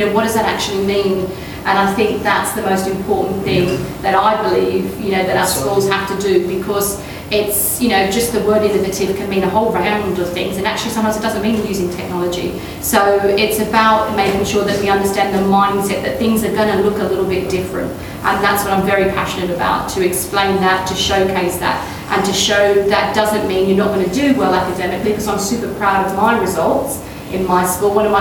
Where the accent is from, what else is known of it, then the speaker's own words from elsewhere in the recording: Australia; You know, I'm Australian. You know, we come from a mindset where we're going to have a go. That's what we do in Australia.